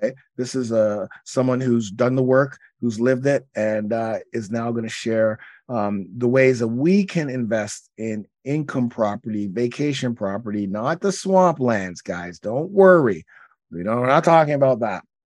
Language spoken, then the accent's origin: English; Canada; And although we're Canadian